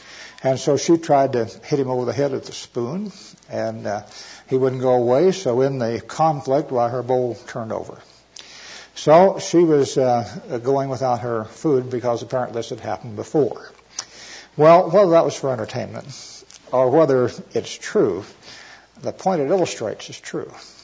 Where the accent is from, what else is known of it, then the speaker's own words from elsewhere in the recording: Missouri, United States; My grandfather, I came from Missouri, right across the border from where most of you came from.